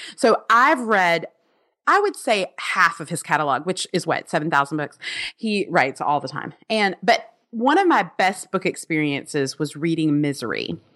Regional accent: Alabama, United States; Well, I'm very protective. I'm from Alabama. I have seen To Kill a Mockingbird live in Monroeville.

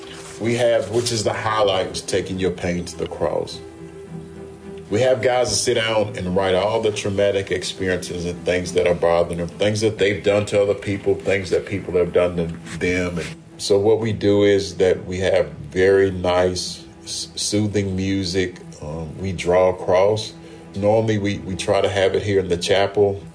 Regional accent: Shreveport, Louisiana, United States; I grew up in Shreveport, northern Louisiana. Yeah, I was 34 years old and went to Angola.

